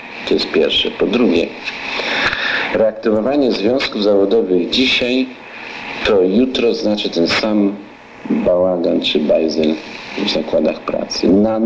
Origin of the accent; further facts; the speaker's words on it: Greater Poland Voivodeship, Poland; pochodzę z Poznańskiego